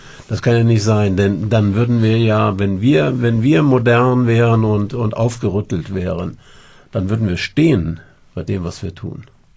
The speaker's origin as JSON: {"language": "German", "town": "Cologne", "region": "North Rhine-Westphalia", "country": "Germany", "said": "als Kölner nach Düsseldorf fahren zu müssen, ist ja schon so."}